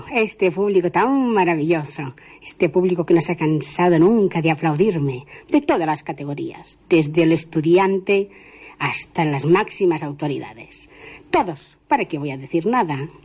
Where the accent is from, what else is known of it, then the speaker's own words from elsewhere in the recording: Sabadell, Catalonia, Spain; born there; En Sabadell.